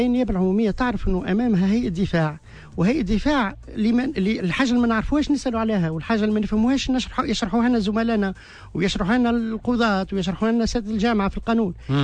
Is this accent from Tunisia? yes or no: yes; Tunisia; أنا كيف كل التوانسة